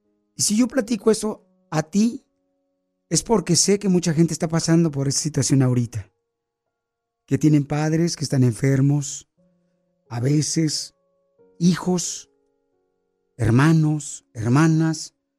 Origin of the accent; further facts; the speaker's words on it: Durango, Mexico; now in United States; Porque aquí venimos de Durango a Estados Unidos.